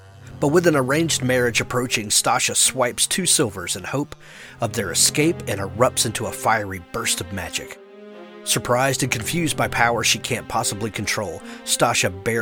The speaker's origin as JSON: {"language": "English", "town": "Meridian", "region": "Mississippi", "country": "United States", "tie": "born or raised there", "said": "he is a local filmmaker in my hometown of Meridian, Mississippi."}